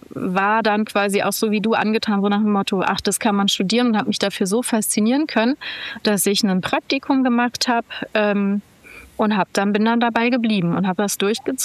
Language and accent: German; Berlin, Germany; ich bin in Berlin aufgewachsen, bin eine echte Berliner Pflanze, wie man so schön sagt, dritte Generation und komme ursprünglich aus einer Juristenfamilie.